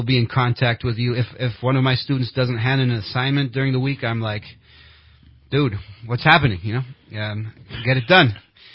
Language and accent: English; Germany; Growing up in Germany, it's sort of my passion, right?